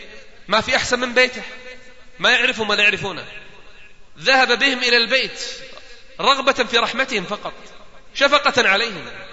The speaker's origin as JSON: {"language": "Arabic", "country": "Kuwait", "said": "وعندنا في الكويت الصيف لا يطاق، حر الصيف شديد، هذه الأيام عندنا فوق 50،"}